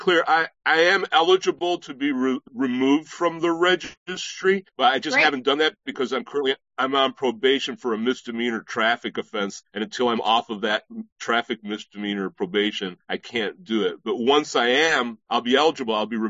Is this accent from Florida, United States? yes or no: yes; Florida, United States; moved away; I'm from Florida, moved to California almost 20 years ago.